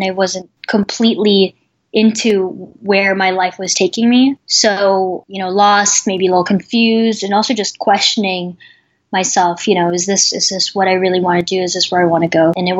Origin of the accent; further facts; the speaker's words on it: Manila, Metro Manila, Philippines; also born or lived in Los Angeles, United States / Kuala Lumpur, Malaysia / East Bay Area, United States; So I was born in Los Angeles, actually, but when I was very young, my family, we moved to Manila, and I grew up in Manila, in Kuala Lumpur, and in high school, I went to high school in the East Bay Area.